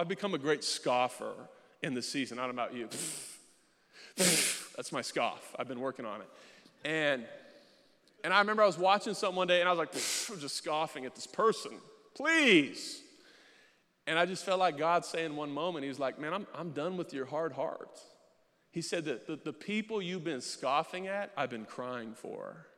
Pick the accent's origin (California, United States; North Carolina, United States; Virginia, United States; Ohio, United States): California, United States; San Diego; Now, I grew up in San Diego. People have always moved away.